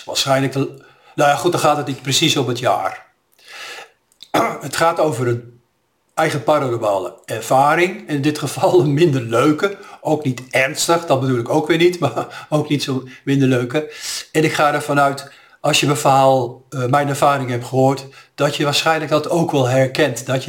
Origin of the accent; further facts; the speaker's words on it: Amersfoort, Utrecht, Netherlands; born there; Ik woonde toen in Amersfoort, dat is mijn geboortestad.